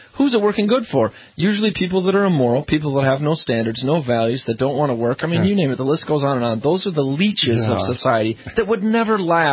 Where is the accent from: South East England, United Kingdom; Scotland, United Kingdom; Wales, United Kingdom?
Scotland, United Kingdom; I'm Scottish.